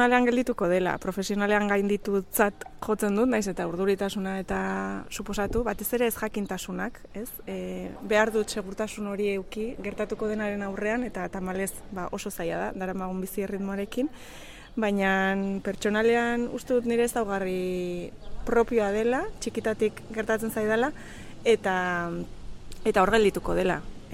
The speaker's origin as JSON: {"language": "Basque", "town": "San Sebastián", "region": "Basque Country", "country": "Spain", "tie": "born or raised there", "also_born_or_lived": "Bayonne", "lives_now": "Zizurkil, Spain", "said": "Baionan jaio nintzen eta Donostian bizi izan naiz haurtzaro eta gaztaro guztian eta orain Zizurkilen bizi naiz."}